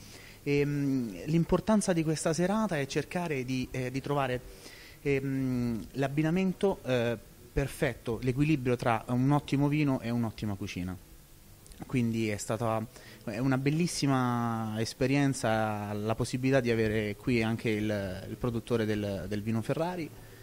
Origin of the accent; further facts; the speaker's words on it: Naples, Campania, Italy; il mare poi sta nelle mie corde, sin da piccolo sono napoletano